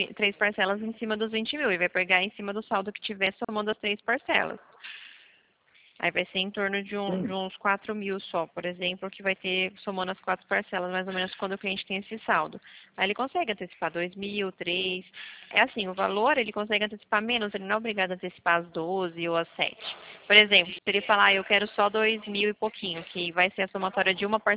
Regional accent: São Carlos, São Paulo, Brazil; eu sou de São Carlos.

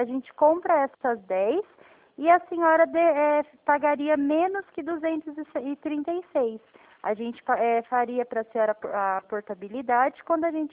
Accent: Bragança Paulista, São Paulo, Brazil; eu sou de Bragança Paulista

